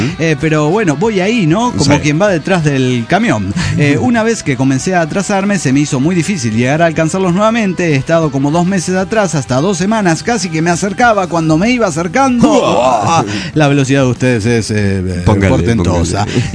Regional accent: Villa Mercedes, San Luis, Argentina; Y soy de Villa Mercedes, San Luis.

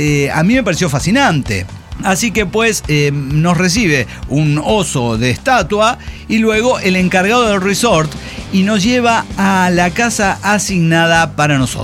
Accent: Costa Rica; soy tica, quiero ver un oso

